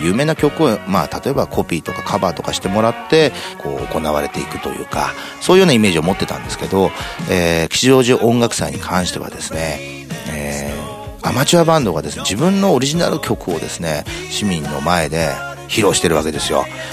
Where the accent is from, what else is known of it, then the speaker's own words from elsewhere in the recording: Tachikawa, Tokyo, Japan; 僕はですね、生まれも育ちもずっともうこの辺でして、立川市にずっと住んでます。立川って町でやっぱり青春を過ごした